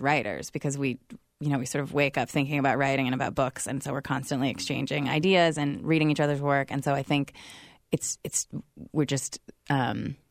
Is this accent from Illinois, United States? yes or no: no; California, United States; because it's set right where I grew up in California.